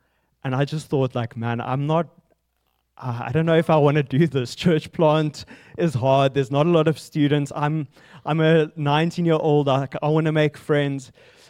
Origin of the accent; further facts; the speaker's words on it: South Africa; first language Afrikaans; I'm from South Africa, grew up in the central part of South Africa. I'm Afrikaans. I had the joy of speaking Afrikaans this morning to someone else